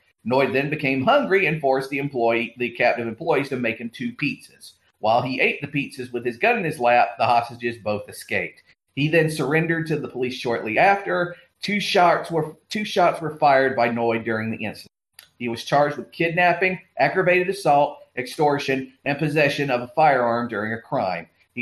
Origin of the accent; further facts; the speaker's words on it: Georgia, United States; Yes, that's right, in my home state of Georgia.